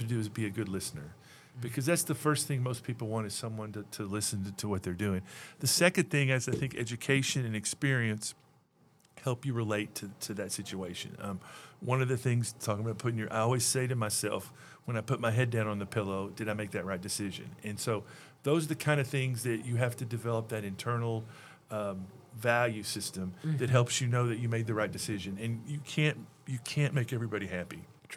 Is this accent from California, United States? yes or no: no; Texas, United States; I grew up in East Texas.